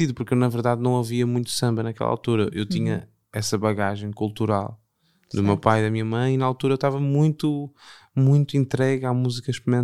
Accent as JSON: {"language": "Portuguese", "region": "Porto", "country": "Portugal", "tie": "born there", "said": "Eu nasci cá. Nasceste cá. Nasci no Porto."}